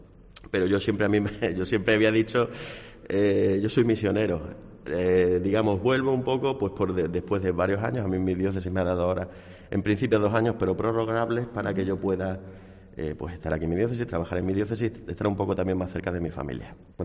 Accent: Extremadura, Spain; soy español y lo he seguido siendo siempre, soy extremeño

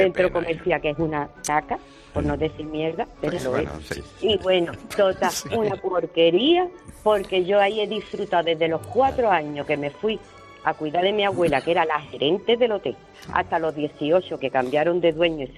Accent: Jerez de la Frontera, Andalusia, Spain; yo soy de Jerez de la Frontera y yo me crié en la calle Doña Blanca, enfrente de Cimago, en el Hotel Garaje Centro.

